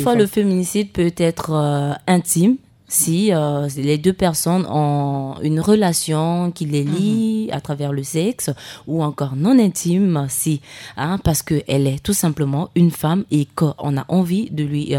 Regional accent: Central African Republic; Le cas chez nous, en République centrafricaine

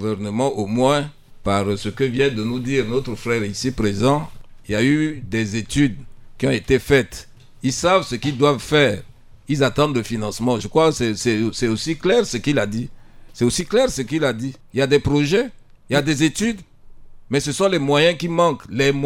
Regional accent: Central African Republic; Je suis centrafricain.

